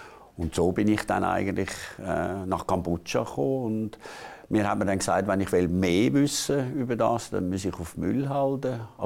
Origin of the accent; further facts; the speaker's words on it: Switzerland; Wir kommen aus der Schweiz